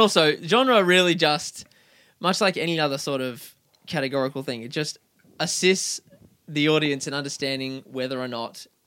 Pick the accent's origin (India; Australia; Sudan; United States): Australia; Nambour, Queensland; I come from Nambour.